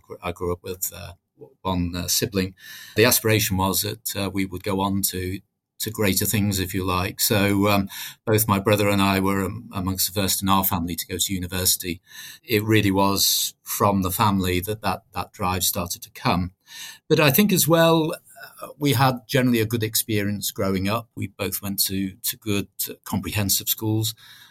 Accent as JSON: {"language": "English", "town": "Wallasey", "region": "North West England", "country": "United Kingdom", "tie": "born or raised there", "said": "I grew up in Wallasey, which is in the Merseyside area of the UK."}